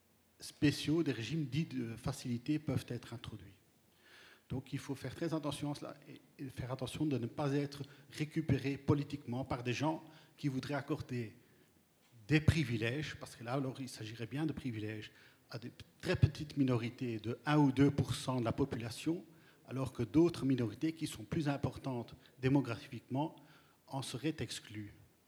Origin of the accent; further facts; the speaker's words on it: Ghent, Flanders, Belgium; also born or lived in Brussels; je ne suis pas qu'un rouleau, je suis originaire de Gand, mais j'ai habité plusieurs années à Bruxelles, donc récemment encore.